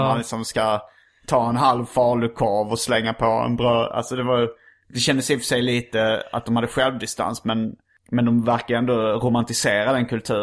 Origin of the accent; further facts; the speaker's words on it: Hjärup, Skåne, Sweden; Men jag kommer ihåg på, när jag var liten, växte upp i Hjärup.